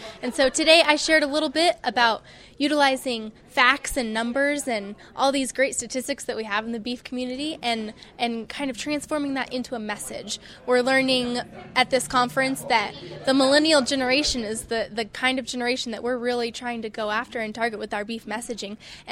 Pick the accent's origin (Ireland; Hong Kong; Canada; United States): United States; California; now in Denver, United States; I come to Denver from California.